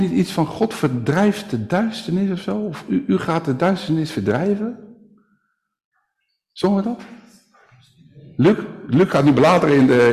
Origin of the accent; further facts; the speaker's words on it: South Holland, Netherlands; born there; net als in Dordrecht, vlakbij waar ik geboren ben